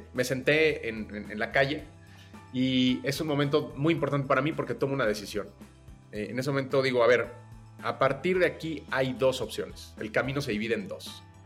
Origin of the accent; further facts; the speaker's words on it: Mexico City, Mexico; born there; Yo nací en la Ciudad de México y desde muy joven empecé a trabajar.